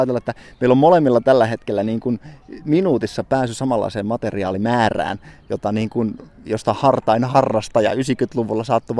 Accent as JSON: {"language": "Finnish", "town": "Kemijärvi", "region": "Lapland", "country": "Finland", "lives_now": "Tampere, Finland", "said": "ja ikä on 36 tällä hetkellä. Kemijärveltähän minä alun perin olen kotoisin ja tällä hetkellä, niin kuin taisin tuossa sanoa, niin Tampereella asustelen."}